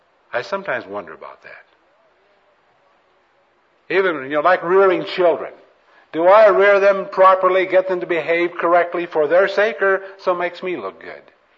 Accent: United States; And he recognized us immediately as Americans.

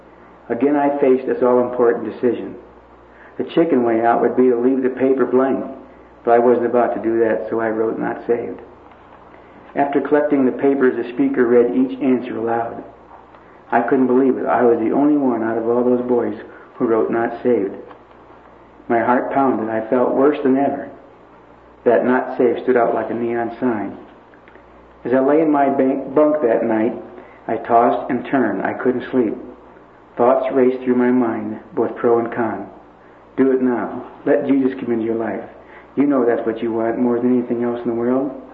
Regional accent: Chicago, Illinois, United States; moved away; also born or lived in Pennsylvania; We moved to Pennsylvania from Chicago during the war in 1942 when gas was rationed and tires were hard to get.

